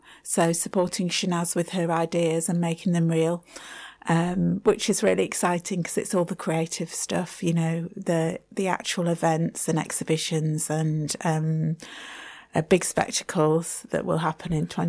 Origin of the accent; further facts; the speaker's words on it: Bradford, Yorkshire and the Humber, United Kingdom; So I'm from Bradford. I've lived here for most of my life.